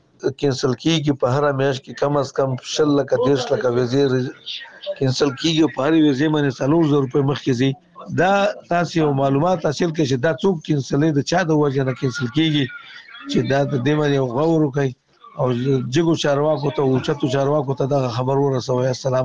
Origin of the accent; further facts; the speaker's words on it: Nangarhar, Afghanistan; زه یو افغان يم د ننګرهار ولایت څخه